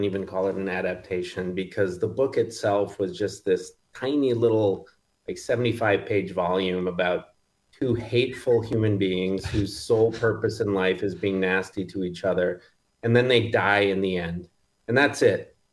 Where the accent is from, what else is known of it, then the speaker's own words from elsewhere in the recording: Neenah, Wisconsin, United States; Yeah, I grew up in Neenah went to Neenah High, graduated back in the 90s, went to the University of Wisconsin